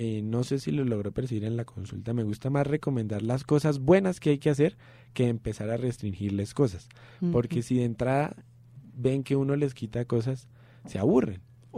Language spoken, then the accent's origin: Spanish; Boyacá, Colombia; Y mi primo también es de Boyacá